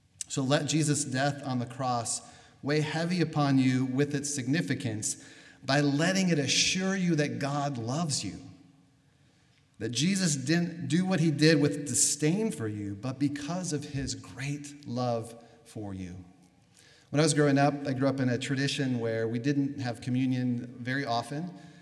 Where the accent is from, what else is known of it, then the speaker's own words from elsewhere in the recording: Minneapolis, Minnesota, United States; So I'm here, I'm from the Twin Cities, I grew up here.